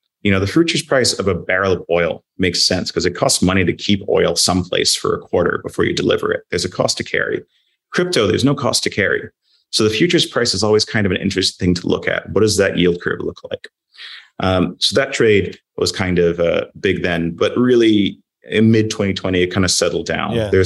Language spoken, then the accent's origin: English; London, United Kingdom; But as you said, I'm a Londoner.